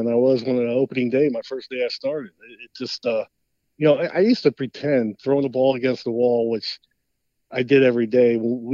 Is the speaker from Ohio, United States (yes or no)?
yes; Cincinnati, Ohio, United States; but, playing in my hometown in Cincinnati. I'm one of the luckiest guys in the world.